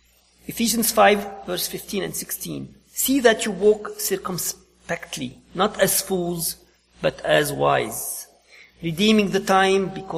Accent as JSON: {"language": "English", "country": "Lebanon", "tie": "born or raised there", "moved": "yes", "lives_now": "United States", "said": "When I grew up in Lebanon back in the 70s, when we got our first TV, there were three broadcast channels"}